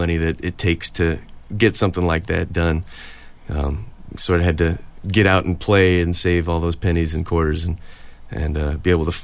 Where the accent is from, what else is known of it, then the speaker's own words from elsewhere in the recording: Berkeley, California, United States; I grew up in Berkeley.